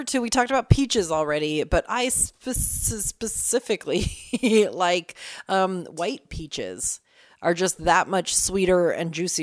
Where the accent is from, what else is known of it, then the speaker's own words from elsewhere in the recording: Sandpoint, Idaho, United States; Hands down, one of the best things about summer growing up in Sandpoint.